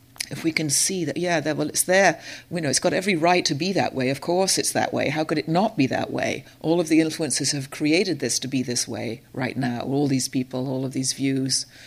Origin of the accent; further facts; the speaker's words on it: Canada; You know, we're nice and we're Canadian and we kind of like, oh well, you know, okay